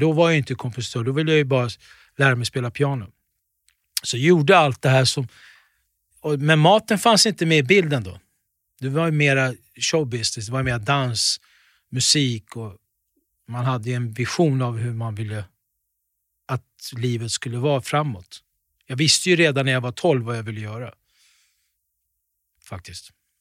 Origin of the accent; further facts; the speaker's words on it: Tensta, Stockholm County, Sweden; Och jag kom dit alltså från Tensta.